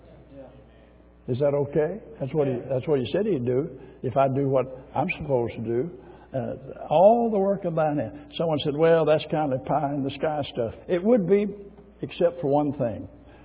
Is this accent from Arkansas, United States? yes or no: yes; Arkansas, United States; born there; I was born in Arkansas. Keep it simple for me.